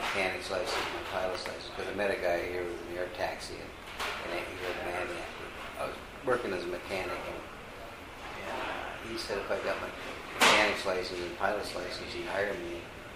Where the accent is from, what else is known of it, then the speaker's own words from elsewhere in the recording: Minnesota, United States; I grew up in Minnesota, northern Minnesota.